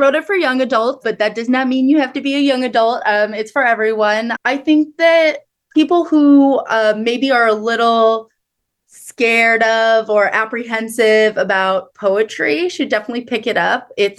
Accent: Washington, United States; But I have these very fond memories of being a kid and growing up in Washington State.

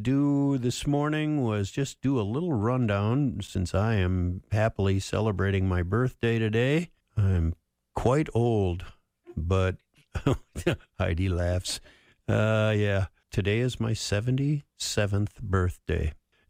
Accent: Park Rapids, Minnesota, United States; born there; I was born in Park Rapids, 1 sister in Minneapolis, so I guess that's 7. Anyway, moved around a lot until we settled into the Grand Rapids area in 1950, and we've kind of called this place home ever since.

